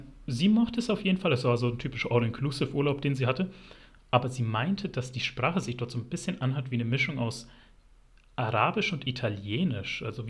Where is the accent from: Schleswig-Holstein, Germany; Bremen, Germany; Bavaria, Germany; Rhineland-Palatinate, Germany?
Bavaria, Germany; Nuremberg; ich komme ja aus Nürnberg und da ist es erstaunlich normal